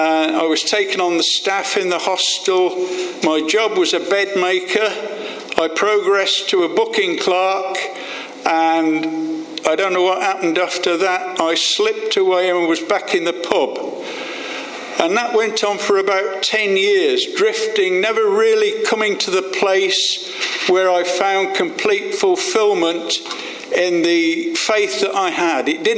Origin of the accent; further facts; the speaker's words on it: Coventry, West Midlands, United Kingdom; accent: Midland; I have a Midland accent and I was born and bred in Coventry, Warwickshire, during the devastating Blitz of the last war. The eldest of four.